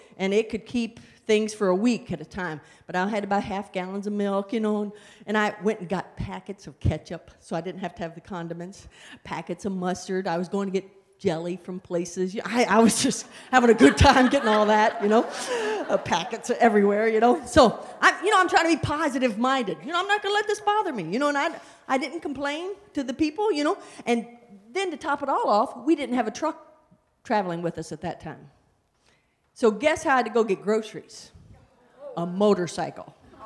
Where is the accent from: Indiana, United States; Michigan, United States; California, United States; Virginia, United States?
Indiana, United States; no, I'm from Indiana, and I dress like I'm from Texas